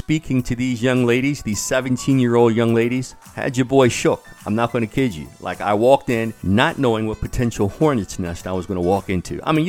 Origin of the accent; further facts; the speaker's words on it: Baltimore, Maryland, United States; although I was born and raised in Baltimore, I left here while I was in the military and was gone for quite some time.